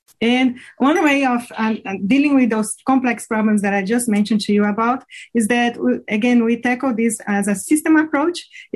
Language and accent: English; Brazil; English is a second language; moved away as an adult; now in United States; This accent that you get from me, it's because I'm originally from Brazil. I got my bachelor's there in food processing, and then I came here to the United States 2 decades ago